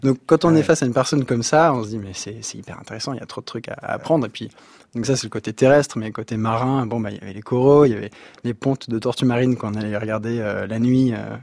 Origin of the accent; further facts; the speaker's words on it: Sury-le-Comtal, Auvergne-Rhône-Alpes, France; on a grandi à Sury-le-Comtal dans la Loire